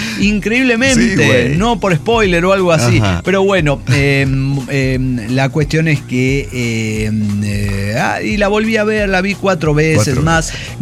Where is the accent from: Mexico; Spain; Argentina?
Mexico; Mexico City; del DF mexicano.